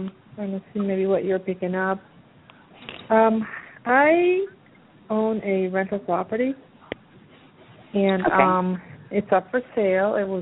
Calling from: Pennsylvania, United States; I'm calling from Pennsylvania.

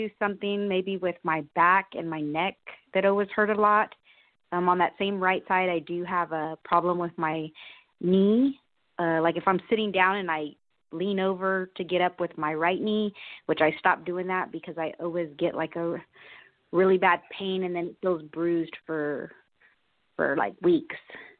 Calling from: Austin, Texas, United States; From Austin, Texas.

